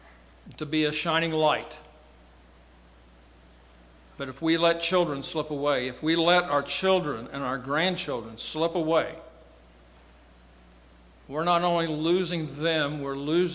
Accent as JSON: {"language": "English", "town": "Vincennes", "region": "Indiana", "country": "United States", "tie": "born or raised there", "said": "I recently made a trip to my hometown of Vincennes. Hadn't been there in 20 plus years, or 30 plus years probably."}